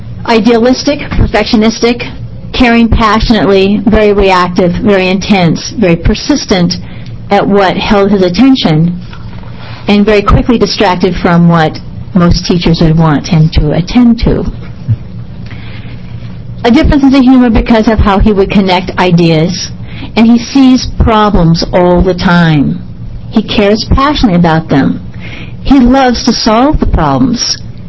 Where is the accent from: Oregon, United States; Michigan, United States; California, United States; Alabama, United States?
Oregon, United States; Portland; I am from Portland, Oregon.